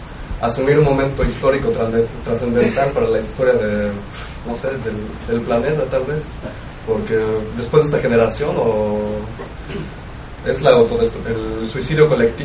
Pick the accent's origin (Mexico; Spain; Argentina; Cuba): Mexico; now in Montreal, Canada; vengo de México. Soy refugiado político aquí y soy militante en Montreal